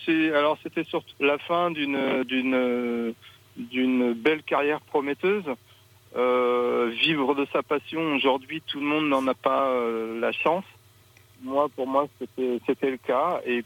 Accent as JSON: {"language": "French", "region": "Hauts-de-France", "country": "France", "tie": "born there", "moved": "yes", "said": "je suis né dans l'Aisne et j'en suis parti même assez rapidement, mais je suis effectivement natif de la Picardie."}